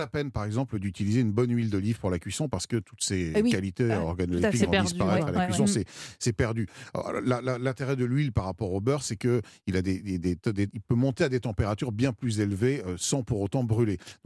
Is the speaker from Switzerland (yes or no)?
no; Belgium; en tant que Belge, évidemment, je suis un peu moins concerné que vous par la salade niçoise